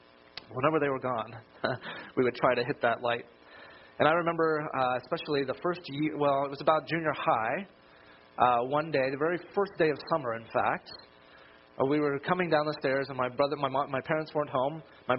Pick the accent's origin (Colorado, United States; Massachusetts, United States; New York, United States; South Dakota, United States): Colorado, United States; moved away as an adult; now in California, United States; I grew up in Colorado, but then came out here to California to go to the Master's College, and then went up to seminary for 7 years.